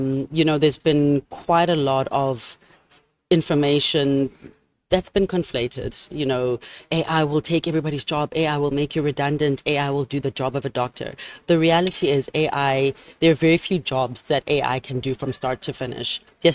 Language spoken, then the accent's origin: English; South Africa; also born or lived in Scotland / New York City; Then came back to South Africa. I'm a South African girl. Love being in this country, although I've lived overseas. I'm South African undiluted.